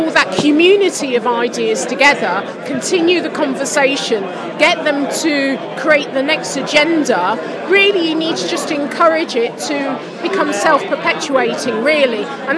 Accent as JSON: {"language": "English", "town": "Leicester", "region": "East Midlands", "country": "United Kingdom", "tie": "born there", "said": "Originally, I was born in Leicester, yes."}